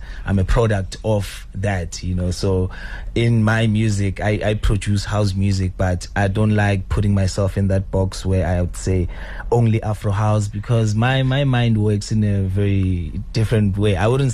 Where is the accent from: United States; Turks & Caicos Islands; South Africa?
South Africa; I am a South African artist, born and raised here